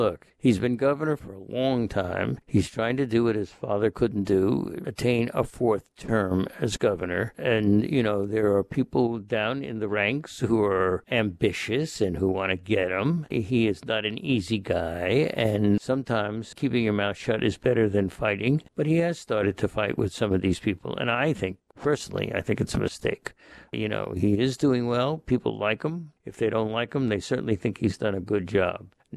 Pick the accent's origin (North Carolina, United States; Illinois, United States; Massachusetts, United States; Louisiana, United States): Massachusetts, United States; In my home state of Massachusetts, we have a governor who's laid out some very strict rules.